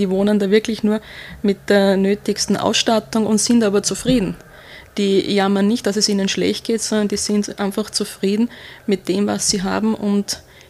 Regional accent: Austria; Man hat es auch bei uns in Österreich eigentlich sehr schön

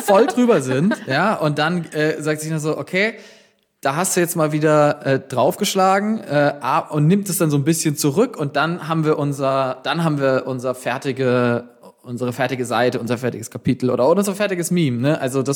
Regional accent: Baden-Württemberg, Germany; ich komme aus einer Fasnachtshochburg aus dem Schwarzwald

